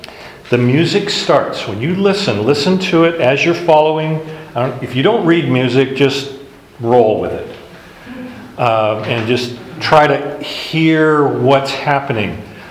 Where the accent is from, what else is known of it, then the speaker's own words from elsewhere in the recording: United States; We're so American. We're so culturally wired to look for the good stuff.